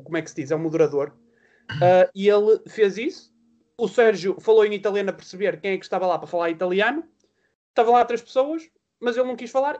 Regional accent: Portugal; não como portista, mas como português e estudante de jornalismo.

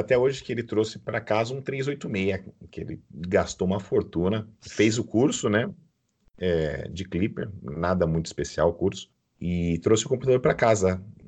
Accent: Mairiporã, São Paulo, Brazil; moved away; minha escola foi em Mariporã, eu passava mais tempo em Mariporã, né? Então era... Ali ficou a minha casa mesmo, né? O lugar onde eu cresci, onde eu fiz a maior número de amizades.

